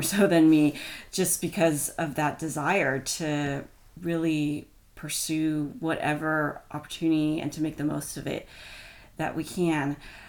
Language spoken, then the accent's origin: English; United States; So I'm Chinese American. My husband is actually half Turkish and half Jewish. So we, on the one hand, come from fairly different backgrounds. On the other hand, we both come from immigrant families.